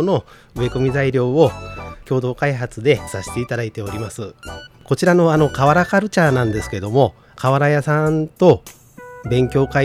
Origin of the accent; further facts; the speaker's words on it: Okazaki, Aichi, Japan; 自分ですね、生まれ育ったのが岡崎東部なんですけども